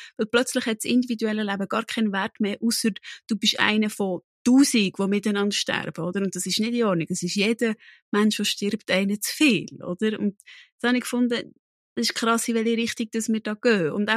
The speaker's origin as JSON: {"language": "German", "country": "Switzerland", "said": "Und ich meine, bei uns in der Schweiz"}